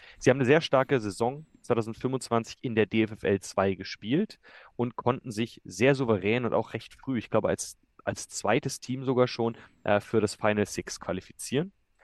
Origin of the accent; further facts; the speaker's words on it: Freiburg, Baden-Württemberg, Germany; moved away as an adult; now in Munich, Germany; Freiburg, meine Heimatstadt. Ich bin ja vor 11 Jahren dann aus Freiburg nach München gezogen fürs Studium.